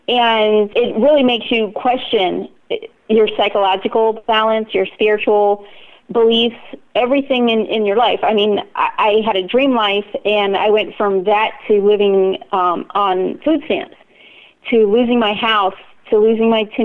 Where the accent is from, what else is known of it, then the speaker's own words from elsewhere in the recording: Virginia, United States; also born or lived in Thailand; We moved back from Thailand to Virginia, and I grew up in Virginia, in Northern Virginia, and basically lived the all-American life.